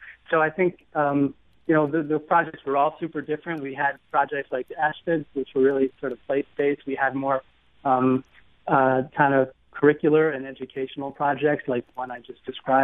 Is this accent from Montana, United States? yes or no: no; New York, United States; I'm not from St. Louis. I'm from New York, but I just have really enjoyed working there.